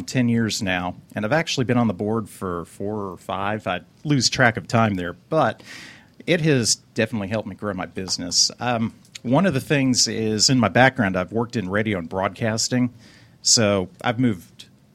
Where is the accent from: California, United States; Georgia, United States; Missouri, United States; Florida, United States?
Florida, United States; Fort Lauderdale; I grew up in South Florida, the Fort Lauderdale, Cooper City, Pembroke Pines area